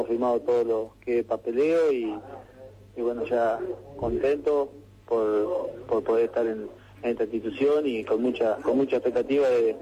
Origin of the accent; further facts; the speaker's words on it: Concepción del Uruguay, Entre Ríos, Argentina; born there; En Concepción del Uruguay, Entre Ríos.